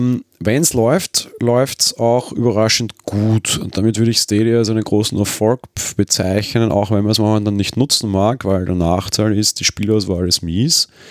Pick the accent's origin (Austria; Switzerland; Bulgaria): Austria; Ich bin Österreicher